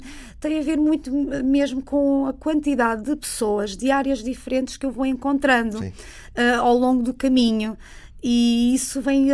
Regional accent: Lisbon, Portugal; born there; Nasci em Lisboa por mero

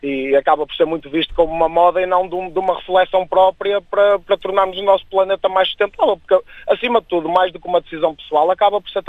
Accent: Guimarães, Norte, Portugal; eu sou da zona de Guimarães

